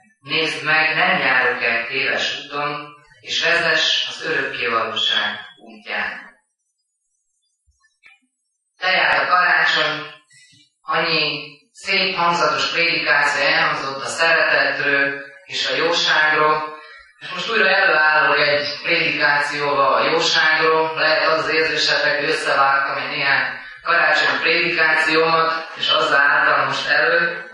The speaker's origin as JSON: {"language": "Hungarian", "town": "Cluj-Napoca", "region": "Cluj County", "country": "Romania", "said": "örülök, hogy noha kolozsvári vagyok"}